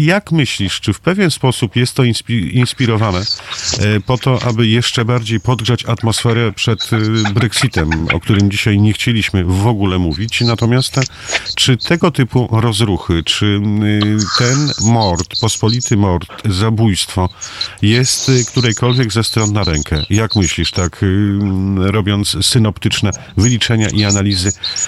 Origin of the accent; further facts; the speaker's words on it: Ireland; Bo my z Republiki Irlandii mówimy Derry, natomiast ludzie z Ulsteru, ja mówię Ulster, oni mówią Ulster.